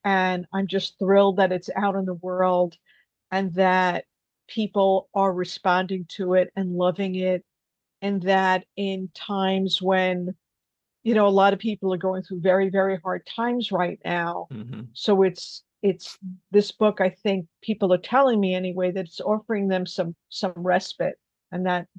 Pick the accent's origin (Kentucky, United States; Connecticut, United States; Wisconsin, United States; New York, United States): New York, United States; especially, you know, I'm a New Yorker. I'm a sarcastic person. That's how I view life.